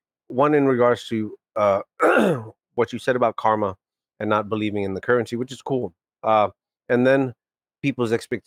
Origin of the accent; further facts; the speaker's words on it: New York City, New York, United States; When I moved back to East Harlem, I grew up in East Harlem. That's one of the not so good areas of Manhattan